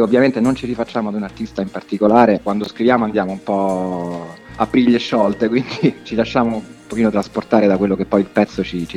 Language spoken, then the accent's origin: Italian; Rome, Lazio, Italy; un testo in romanesco, noi siamo di Roma